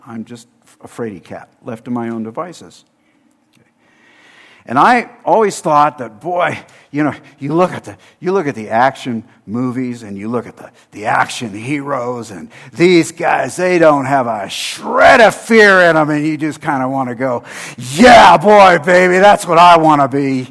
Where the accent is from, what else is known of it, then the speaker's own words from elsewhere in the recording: California, United States; I grew up in Southern California. We were always near the ocean. Didn't live on the ocean, but we were always near it.